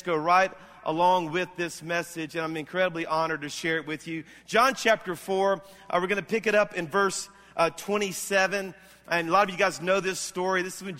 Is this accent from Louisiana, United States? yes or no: yes; Louisiana, United States; even though I pastor this church in Alabama, I'm from South Louisiana. I'm a Cajun.